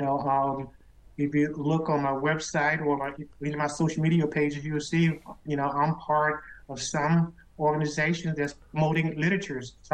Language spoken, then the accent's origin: English; Little Rock, Arkansas, United States; I grew up in East Little Rock, Arkansas, about a mile and a half from the William Jefferson Clinton Presidential Library.